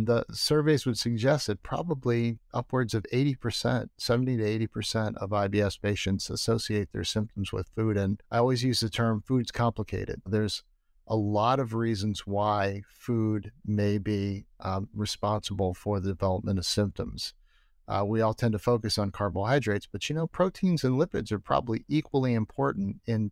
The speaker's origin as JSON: {"language": "English", "town": "Rochester", "region": "New York", "country": "United States", "tie": "born or raised there", "said": "So I'm from Rochester, New York. I grew up most of my formative years in Rochester."}